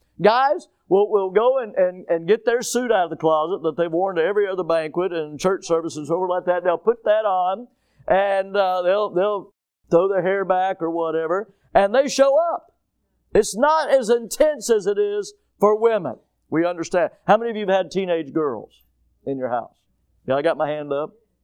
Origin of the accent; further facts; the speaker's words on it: Florida, United States; I'm from Florida. We have fish. I love fish. I'm from Florida.